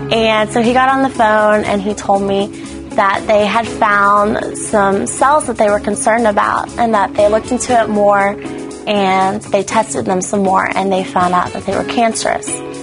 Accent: Tulsa, Oklahoma, United States; I'm from Tulsa, Oklahoma.

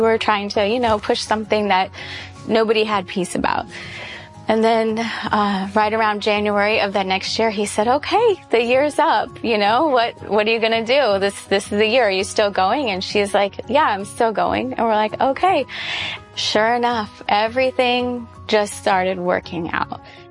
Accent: Sacramento, California, United States; I'm from Sacramento, California.

